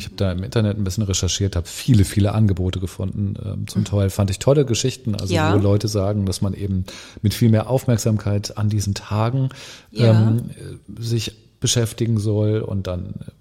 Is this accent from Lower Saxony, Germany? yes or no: yes; Lower Saxony, Germany; Ich komme aus Niedersachsen